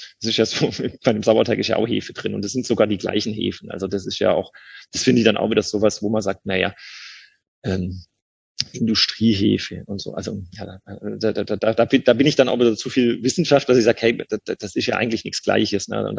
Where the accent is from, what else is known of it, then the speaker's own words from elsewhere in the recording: Baden-Württemberg, Germany; accent: Swabian; wenn ich in einer hochdeutschen Umgebung bin, dann rede ich Hochdeutsch. Und sobald ich in der Familie bin oder jetzt euch hier als Schwabe gegenüber habe, dann kann ich das gar nicht verhindern.